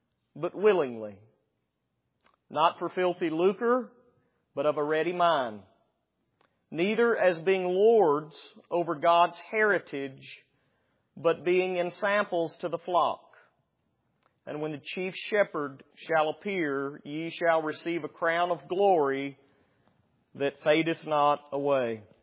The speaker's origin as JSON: {"language": "English", "region": "Alabama", "country": "United States", "said": "Well, I'm from Alabama. I readily admit"}